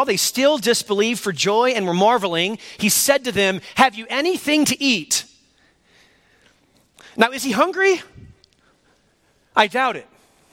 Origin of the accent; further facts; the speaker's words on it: Bible Belt, United States; I mean, we were raised in the Bible Belt, and so we had heard a lot about Christianity.